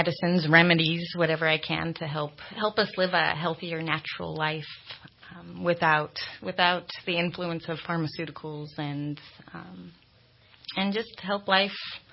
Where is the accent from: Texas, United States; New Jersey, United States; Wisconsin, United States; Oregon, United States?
Oregon, United States; Eugene; now in Redding, United States; I'm from Eugene, Oregon. I grew up in Eugene until the age of 18. Traveled a little bit along the Sierra Nevadas. Took some time. Ended up in Redding about 1999. I've been here ever since.